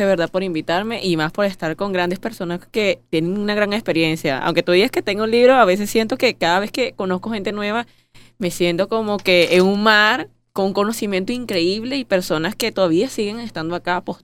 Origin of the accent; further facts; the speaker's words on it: Venezuela; Porque así somos los venezolanos.